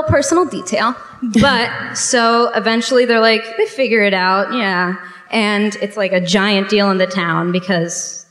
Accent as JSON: {"language": "English", "town": "West Palm Beach", "region": "Florida", "country": "United States", "said": "West Palm Beach"}